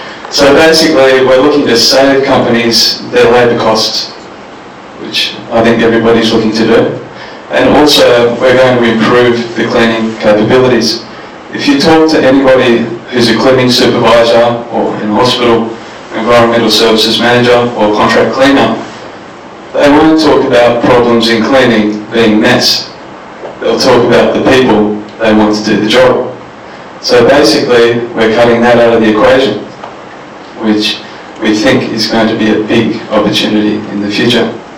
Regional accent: Queensland, Australia; I'm from Queensland

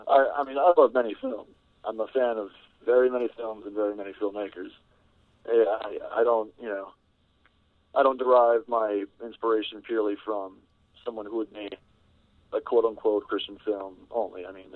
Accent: Harlingen, Texas, United States; I'm from Harlingen, Texas.

